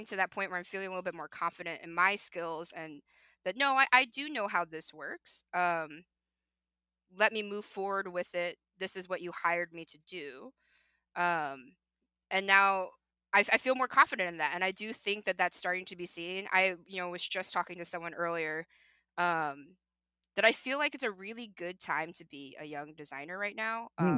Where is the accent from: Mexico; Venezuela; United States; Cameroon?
United States; Midwest; I was raised in the Midwest.